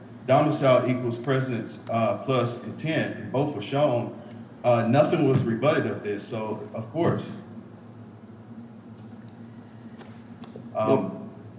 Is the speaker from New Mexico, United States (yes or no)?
no; Nashville, Tennessee, United States; born there; But there's plenty of affidavits confirming my presence in Tennessee. I was born in Nashville, and that's on the record.